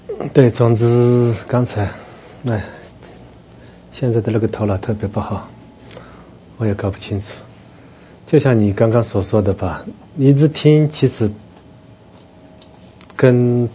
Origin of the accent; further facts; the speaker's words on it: Tibet, China; 我们西藏人会阿弥陀佛